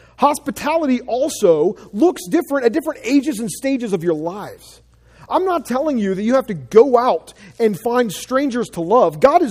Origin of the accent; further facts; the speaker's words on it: Asheville, North Carolina, United States; This is a family that I grew up with because I grew up in Asheville.